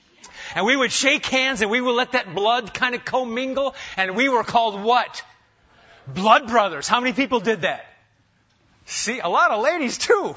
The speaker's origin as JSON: {"language": "English", "region": "Nebraska", "country": "United States", "tie": "born or raised there", "said": "Now, when I was a kid growing up in Nebraska, we did all kinds of crazy things."}